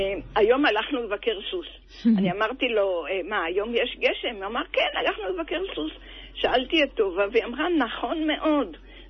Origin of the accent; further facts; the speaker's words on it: Herzliya, Tel Aviv District, Israel; הרצליה המושבה.